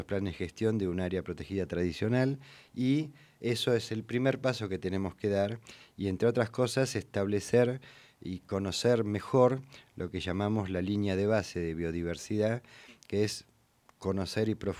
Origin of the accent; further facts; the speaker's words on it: Buenos Aires, Argentina; Para mí, que soy un porteño